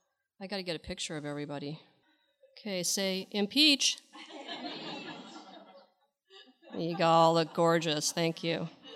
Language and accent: English; Alameda, California, United States; And I was raised in the Bay Area in Alameda and really went to a very eclectic school.